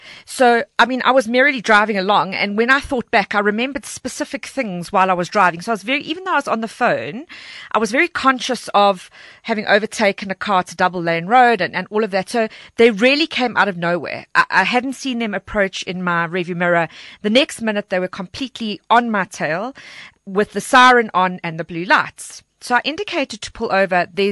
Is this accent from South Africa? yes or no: yes; Walkerville, Eastern Cape, South Africa; Walkerville's my hometown. I'm very proudly from Walkerville.